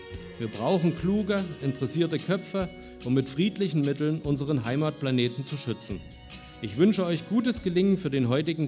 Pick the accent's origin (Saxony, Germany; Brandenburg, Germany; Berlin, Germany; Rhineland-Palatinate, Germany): Saxony, Germany; Morgenröthe-Rautenkranz; born there; 1998 habe ich selbst aus meinem Geburtsort Meuckenröde-Rautenkranz im Vogtland mit einem kleinen Handfunkgerät Kontakt zur damaligen Raumstation Mir bekommen.